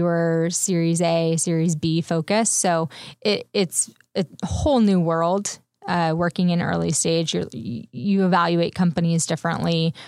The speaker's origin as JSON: {"language": "English", "town": "San Diego", "region": "California", "country": "United States", "also_born_or_lived": "Bay Area", "lives_now": "Los Angeles, United States", "said": "So I was actually in the Bay Area for 3 years before I moved to LA. I spent a little time down here. I'm originally from San Diego."}